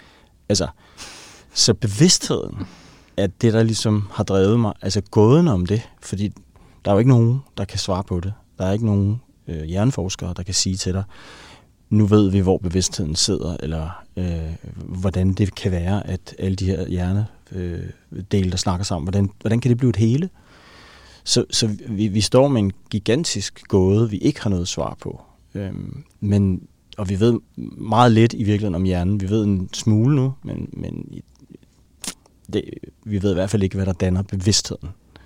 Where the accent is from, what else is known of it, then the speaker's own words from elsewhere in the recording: Helsingør, Capital Region of Denmark, Denmark; Problemet var så, at jeg voksede op i Helsingør, hvor der nærmest ikke kunne opdrives hverken et får eller en ko eller en landbrugsmark.